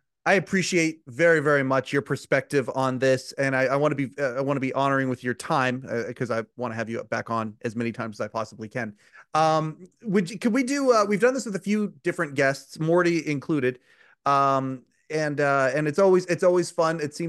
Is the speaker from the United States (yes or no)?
no; Canada; I'm a Canadian, so hockey's religion up here.